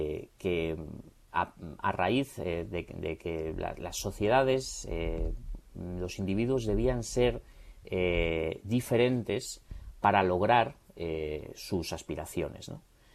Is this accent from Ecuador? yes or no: no; Fuenlabrada, Community of Madrid, Spain; Yo soy de Madrid, Madrid, pero yo siempre he vivido en Fuenlabrada. Hago además mucha bandera de ello